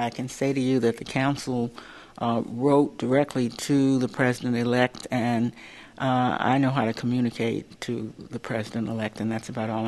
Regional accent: Washington, District of Columbia, United States; also born or lived in New York; Washingtonian. I spent some early years after law school in New York. Don't think I didn't miss my hometown.

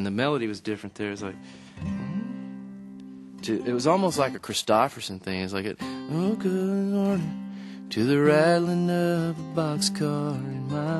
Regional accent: North Carolina, United States; which is really weird to make that connection with growing up in North Carolina

